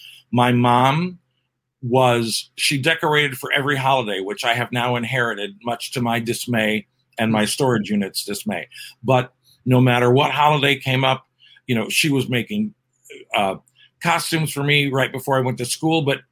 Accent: Wheaton, Illinois, United States; of Chicago, Wheaton, Illinois.

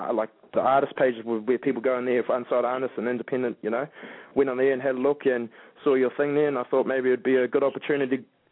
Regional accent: New Zealand; Yeah, I did actually. I went around my hometown first and did a little bit of a bit of it over in, like, my hometown. And then I went to Auckland City right in one of the...

